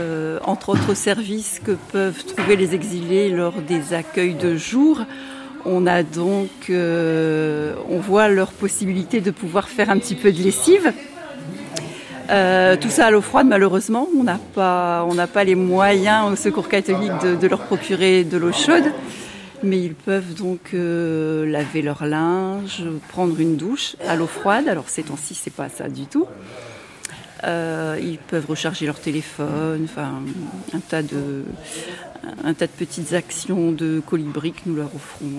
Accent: Hauts-de-France, France; Moi, je suis du Calaisis, j'habite à une vingtaine de kilomètres

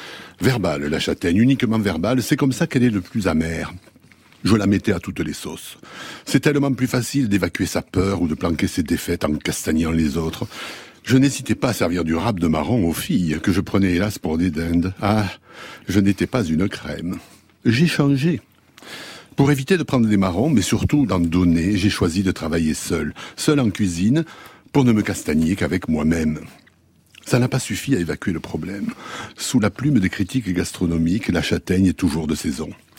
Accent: Occitanie, France; Chez moi, dans le Gers, on dit la castagne.

